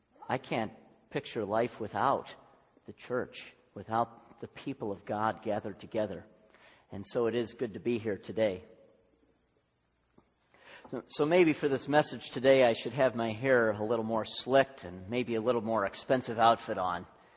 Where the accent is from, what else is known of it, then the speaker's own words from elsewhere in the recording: Chicago, Illinois, United States; He gets to our family. Yes, we're from Chicago.